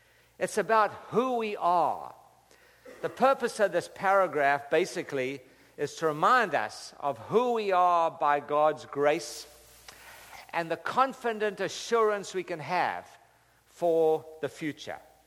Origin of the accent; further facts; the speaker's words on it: Durban, KwaZulu-Natal, South Africa; We went by the house that I grew up in Durban, South Africa.